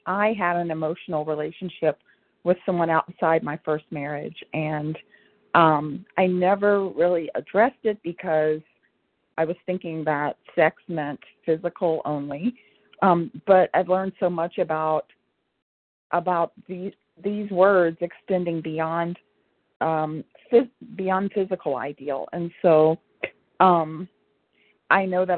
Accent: Washington, District of Columbia, United States; Oh, I'm sorry. I'm from D.C.

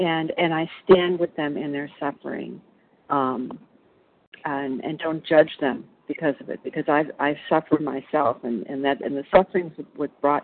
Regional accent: Illinois, United States; I'm from Illinois.

